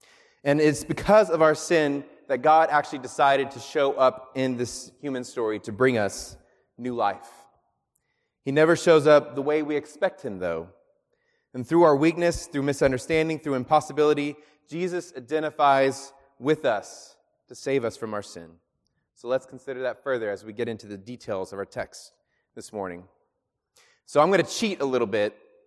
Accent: Texas, United States; I'm born and raised in Texas, baby.

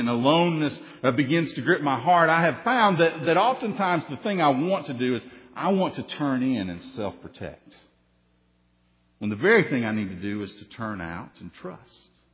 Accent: United States; You know, I grew up on a river. I grew up on the Tennessee River. And so anytime I'm around water, I get excited.

